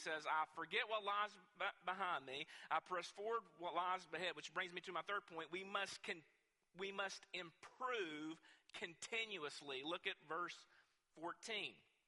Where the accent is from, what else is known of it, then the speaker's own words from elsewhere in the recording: Ashland, United States; I'm from the Ashland area, and when Ashland had their race, they would do it at a park, and it would be up in some hills and some woods.